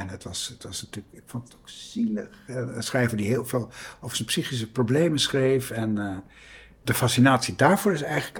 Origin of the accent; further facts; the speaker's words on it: IJmuiden, North Holland, Netherlands; also born or lived in Santpoort; Geboren in Zandpoort, daar ben ik opgegroeid. En toen zijn we verhuisd naar IJmuiden. En daar heb ik tot en met mijn middelbare schooltijd gewoond. Dat is echt aan zee, dus ik ben echt aan zee opgegroeid.